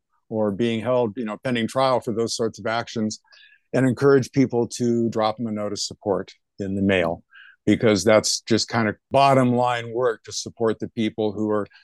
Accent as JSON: {"language": "English", "region": "Colorado", "country": "United States", "tie": "born or raised there", "said": "Well, I grew up in Colorado in suburban Denver, downwind from the Rocky Flats nuclear weapons plant."}